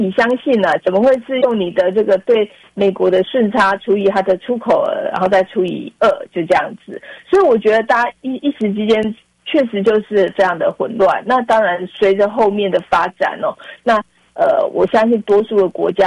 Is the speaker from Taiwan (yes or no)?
yes; Taiwan; 然后到最后好像又捆绑我们台湾人